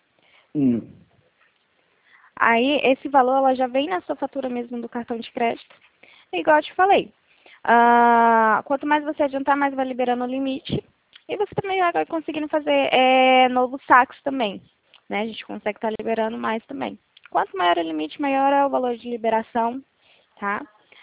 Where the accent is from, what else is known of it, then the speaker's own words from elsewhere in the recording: Ribeirão Preto, São Paulo, Brazil; eu sou aqui de Ribeirão Preto, São Paulo.